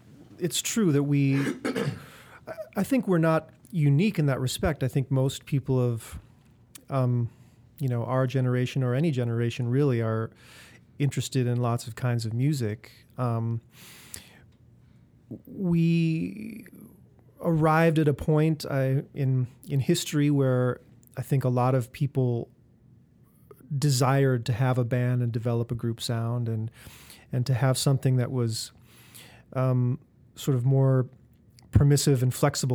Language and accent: English; Minneapolis, Minnesota, United States; I was introduced to music through rock radio growing up in the Twin Cities.